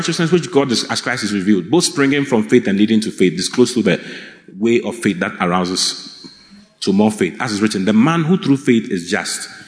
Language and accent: English; Ghana; That's why I came all the way from Ghana.